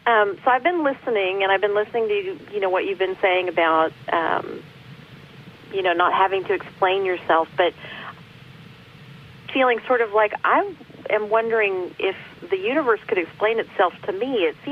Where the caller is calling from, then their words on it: North Hollywood, California, United States; I'm calling from North Hollywood.